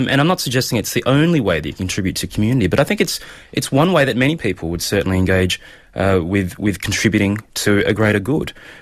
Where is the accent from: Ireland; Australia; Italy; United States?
Australia; there are lots of other unthinking, jingoistic expressions of patriotism that I'm not comfortable with as an Australian